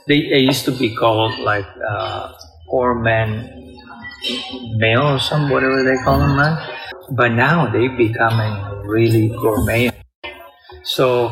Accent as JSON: {"language": "English", "town": "Palermo", "region": "Sicily", "country": "Italy", "tie": "born or raised there", "said": "I was born in an island surrounded by ocean. Well, Mediterranean Sea, right? I'm from Palermo, Sicily."}